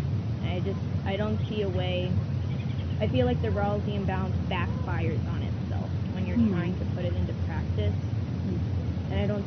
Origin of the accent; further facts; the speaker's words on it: East Coast, United States; I'm from the East Coast, so we don't have this. It's very much sidewalks and cities